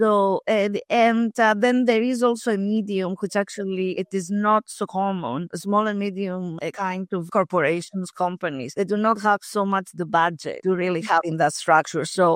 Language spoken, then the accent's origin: English; Greece; moved away as an adult; I was born and raised in Greece. And I did my first degree in Greece, in one of our best universities in there, and in engineering, of course.